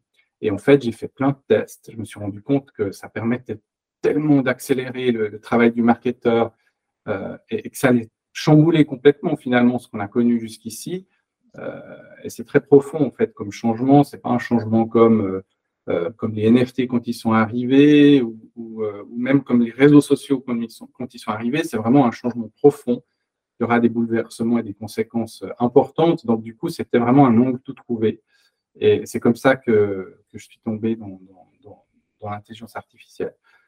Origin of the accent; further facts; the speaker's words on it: Switzerland; Je suis tombé dans l'Internet très rapidement parce que en Suisse, moi je suis suisse